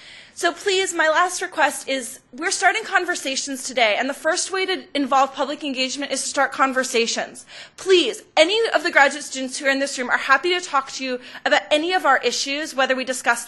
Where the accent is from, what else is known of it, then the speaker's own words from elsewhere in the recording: Massachusetts, United States; I also come from a college town in Massachusetts